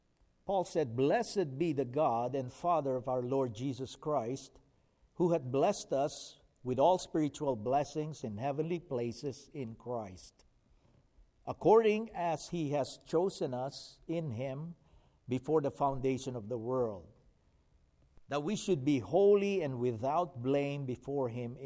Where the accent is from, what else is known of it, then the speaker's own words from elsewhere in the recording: Philippines; So growing up in the Philippines, we have some kind of an adoption.